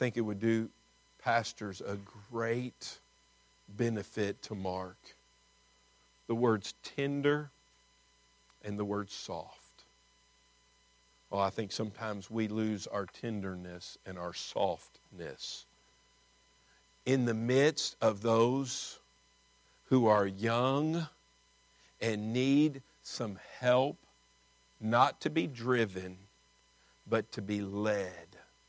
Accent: Kentucky, United States; I grew up in Kentucky. I went off to school to learn the English language. Before that, I knew hick.

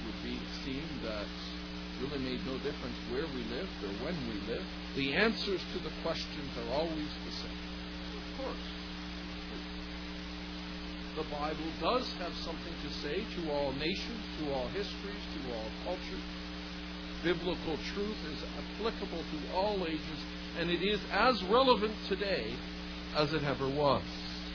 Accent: Canada; Obviously, I do speak here as a Canadian

